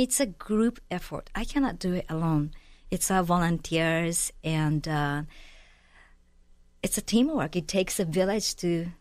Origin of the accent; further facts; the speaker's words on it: Tokyo, Japan; I grew up in Tokyo.